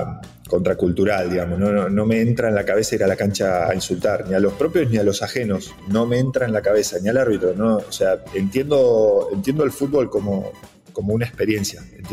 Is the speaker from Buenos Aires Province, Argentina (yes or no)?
yes; Nueve de Julio, Buenos Aires Province, Argentina; somos prácticamente los dos 9 julienses. Hasta la aparición de Nacho yo era el 9 juliense más famoso.